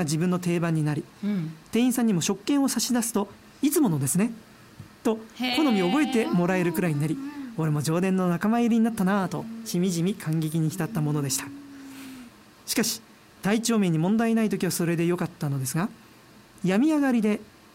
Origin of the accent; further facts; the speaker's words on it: Hokkaido, Japan; すいません僕北海道から来ましたって最初まず言う。